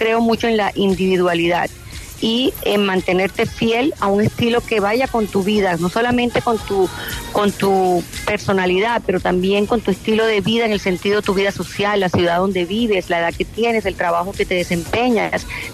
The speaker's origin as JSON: {"language": "Spanish", "town": "Cartagena", "region": "Bolívar", "country": "Colombia", "said": "Soy cartagenera y disfruto cada vez que tengo una oportunidad de estar asomadita en mi país"}